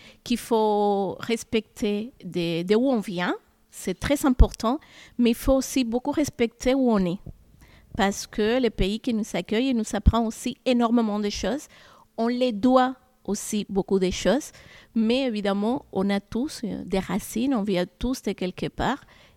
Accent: Cuba; French is a second language; now in France; j'adore la France, c'est mon pays d'accueil, mais j'adore Cuba, c'est mon pays d'origine.

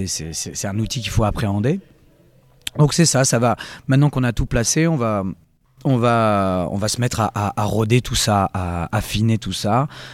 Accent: Nice, Provence-Alpes-Côte d'Azur, France; je suis niçois, j'ai fait mes études de théâtre à Nice et j'en suis parti quelques années, mais je suis de retour

